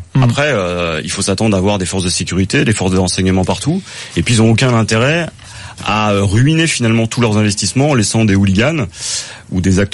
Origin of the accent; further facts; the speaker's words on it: France; c'est l'impression qu'on a en tant qu'occidentaux et en tant que français